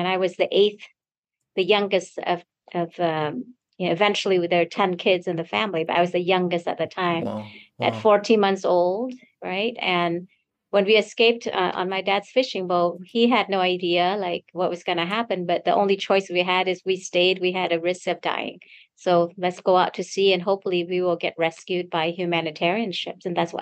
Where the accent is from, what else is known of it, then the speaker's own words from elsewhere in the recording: Guam; also born or lived in New Orleans, Louisiana; now in United States; when we came from Guam, then in like my younger sister was born there in July of 76. And then sometime after that, we were sponsored by Catholic charities and we moved to New Orleans, Louisiana.